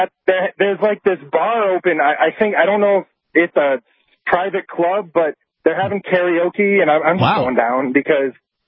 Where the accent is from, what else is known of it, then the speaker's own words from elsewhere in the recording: New Hampshire, United States; I'm from New Hampshire originally.